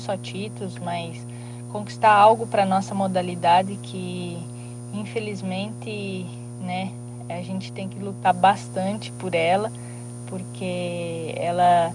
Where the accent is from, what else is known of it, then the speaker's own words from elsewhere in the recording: Santo Ângelo, Rio Grande do Sul, Brazil; futsal da cidade, de Santo Ângelo, que é a minha cidade natal